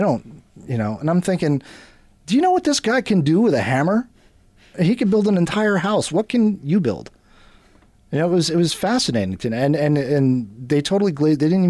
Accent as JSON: {"language": "English", "region": "Florida", "country": "United States", "tie": "born or raised there", "said": "I grew up in South Florida, so I was working in Miami."}